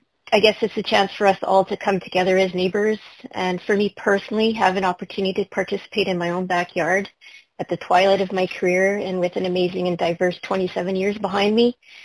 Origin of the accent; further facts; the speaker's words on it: Alberta, Canada; Bringing the Musical Ride back to my hometown in northern Alberta at the location exactly, I think the fairgrounds are exactly where I used to spend my weekends watching the local Gymkhana there.